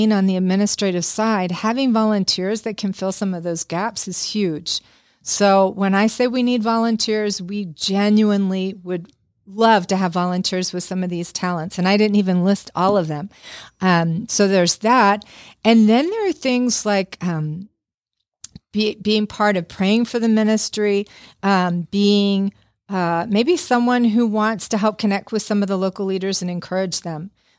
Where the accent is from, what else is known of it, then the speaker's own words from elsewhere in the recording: Baltimore, Maryland, United States; And I'm from Baltimore. Need I say more?